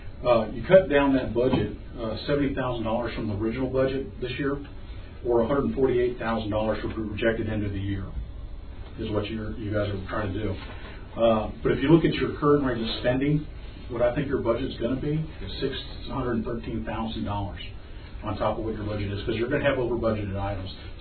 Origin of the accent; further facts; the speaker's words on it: California, United States; And I grew up in California, and the Sheriff Department actually contracted with municipalities